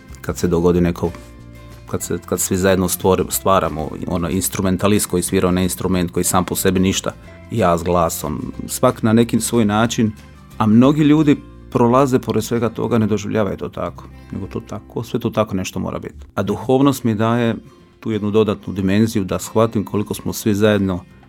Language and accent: Croatian; Jelsa, Split-Dalmatia County, Croatia; moved away as an adult; now in Zagreb, Croatia; Ja sam inače iz Jelse, sa otoka Hvara, gdje sam odgojen u jednoj velikoj familiji koja zapravo je vjernička.